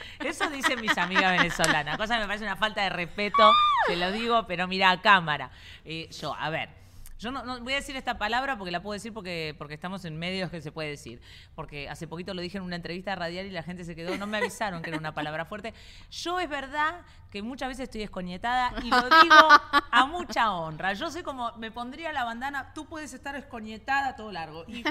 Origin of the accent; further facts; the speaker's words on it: Argentina; now in Doral, United States; porque yo soy argentina.